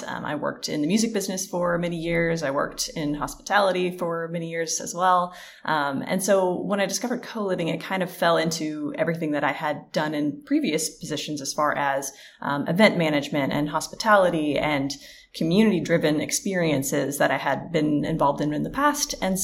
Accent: United States; And that's exciting to me as an American, being able to help people in that market as well

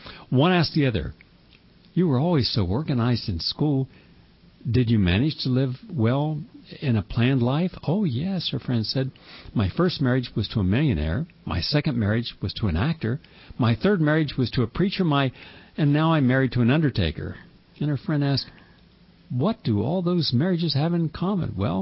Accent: West Virginia, United States; And by the way, you know I'm from West Virginia.

